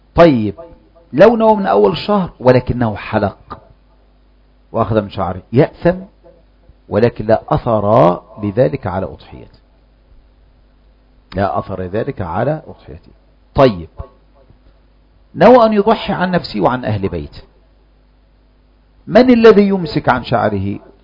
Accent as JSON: {"language": "Arabic", "country": "Egypt", "said": "بعض الناس خصوصا احنا كمصريين"}